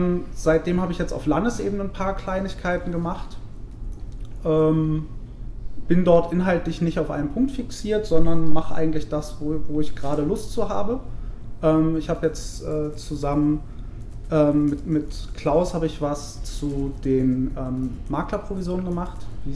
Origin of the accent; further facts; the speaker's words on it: Bonn, North Rhine-Westphalia, Germany; moved away as an adult; now in Berlin, Germany; ich bin 31 Jahre, ich komme aus dem Rheinland. Ich bin in Bonn geboren, 1981, habe dort Abi gemacht, bin nach dem Abi in die Eifel und habe dort ein Jahr Grundwehrdienst gemacht und bin dann im Jahr 2001 nach Berlin.